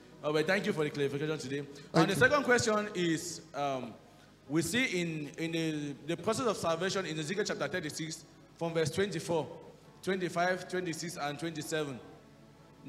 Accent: Cameroon; I've been coming to Lagos too often. I'm from Cameroon.

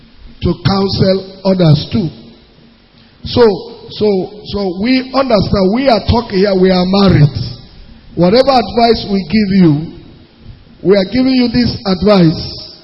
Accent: Nasarawa, Nigeria; I am from Nasarawa State. I am married from a Delta Igbo woman.

